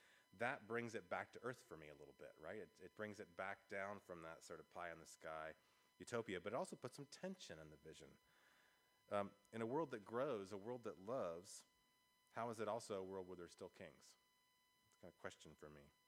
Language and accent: English; the South, United States; I'm from the South. I think of something called kudzu.